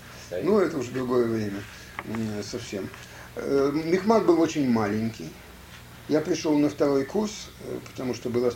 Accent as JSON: {"language": "Russian", "region": "Kyiv", "country": "Ukraine", "tie": "born or raised there", "also_born_or_lived": "Chernihiv", "said": "Вскоре он переехал в Киев, и до войны, и потом после войны с перерывом на время эвакуации армии, я живу в Киеве всегда."}